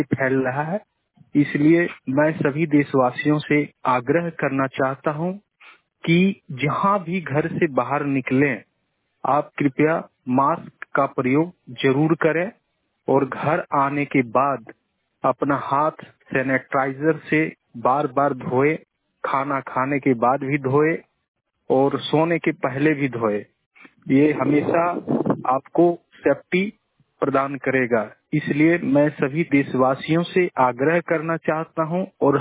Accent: Harla, Jharkhand, India; ग्राम हरला, थाना देवरी, जिला गिरिडीह, झारखंड का निवासी हूं।

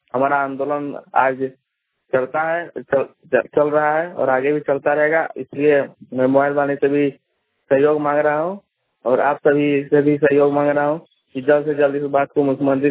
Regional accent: Dori, Jharkhand, India; Bokaro steel city जिला झारखंड का निवासी, ग्राम डोरी का निवासी हूँ।

